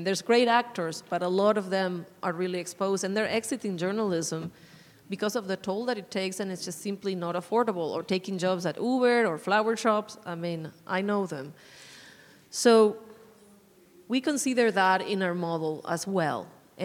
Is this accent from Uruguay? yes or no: yes; Uruguay; now in Arizona, United States; So I'm originally from Uruguay, but based here in Arizona since forever, and literally like 25 years